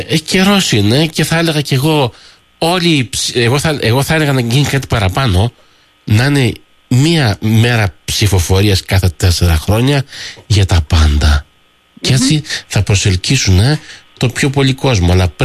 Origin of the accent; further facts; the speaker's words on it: Greece; now in Laval, Canada; Τώρα, σαν Ελληνίδα, βλέπω στο Δημαρχείο του Λαβάλ έχουμε και τον Καριδόγεννη